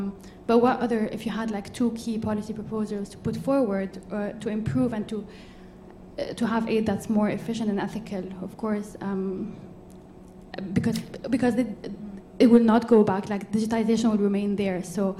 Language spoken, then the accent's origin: English; Beirut, Beirut Governorate, Lebanon; I'm from Beirut in Lebanon